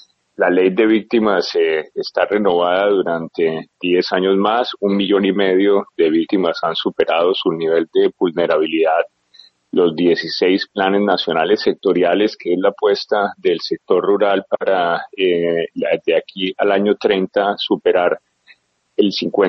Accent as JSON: {"language": "Spanish", "country": "Colombia", "said": "como colombianos"}